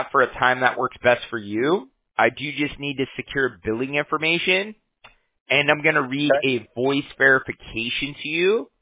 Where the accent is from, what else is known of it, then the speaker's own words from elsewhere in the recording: Huntington Beach, California, United States; I'm from Huntington Beach, right?